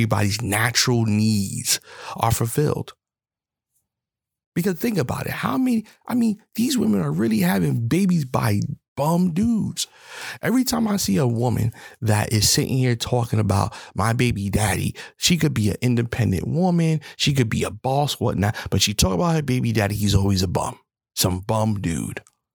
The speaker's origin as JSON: {"language": "English", "region": "New York", "country": "United States", "tie": "born or raised there", "said": "But see, isn't it part of growing up in New York?"}